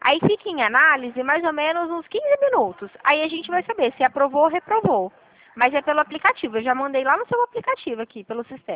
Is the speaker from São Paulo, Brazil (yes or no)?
yes; Dracena, São Paulo, Brazil; Eu sou de perto de Presidente Prudente, a cidade de Dracena.